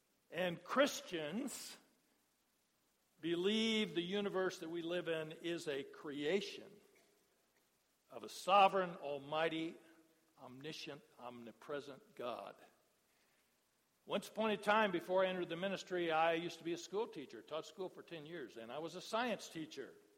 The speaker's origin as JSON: {"language": "English", "region": "Indiana", "country": "United States", "lives_now": "Milwaukee, United States", "said": "I'm from Indiana, you know, and mostly cornfields, all flat."}